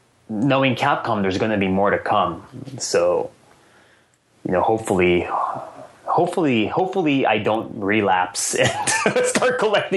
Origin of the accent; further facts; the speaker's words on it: San Francisco, California, United States; The other events usually happen in Osaka or San Francisco, and I'm from San Francisco.